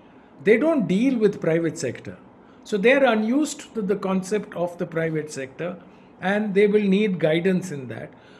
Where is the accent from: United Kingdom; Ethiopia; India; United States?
India; I mean, as an Indian, probably have no objection to that as a concept.